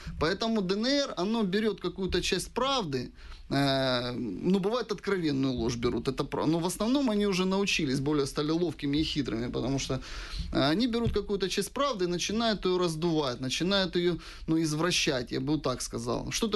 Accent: Donetsk, Donetsk Oblast, Ukraine; Я дончанин

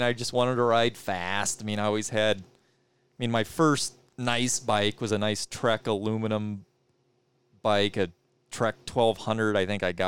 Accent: Glenwood, Iowa, United States; I grew up in Glenwood, Iowa. I mean, it was a small town where I was, well, not that small, 5,000 people.

